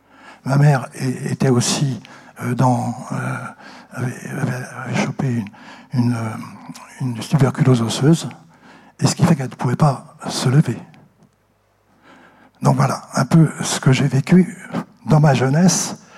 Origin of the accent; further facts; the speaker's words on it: Saint-Nazaire, Pays de la Loire, France; born or raised there; also born or lived in Limerzel